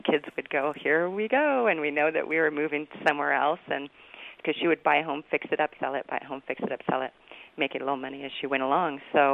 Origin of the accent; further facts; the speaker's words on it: California, United States; now in Utah, United States; As I said, I grew up with a single mom. I grew up in California. I've been in Utah just about 10 years. And so as an adult, we moved here for my husband's work. But I grew up and got married in California.